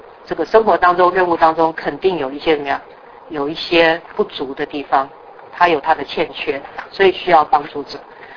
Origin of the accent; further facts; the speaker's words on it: China; 我想到我们中国人聪明，早就有一个成语说一个门当户对